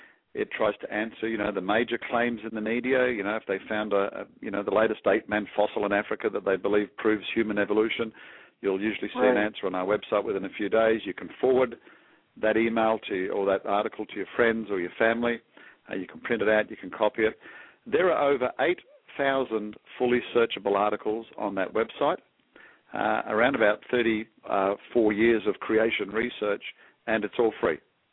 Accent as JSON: {"language": "English", "country": "Australia", "moved": "as an adult", "lives_now": "United States", "said": "As your listeners can hear, I'm not from America. I'm actually Australian, and I moved over to head up the U.S. office about 2 years ago."}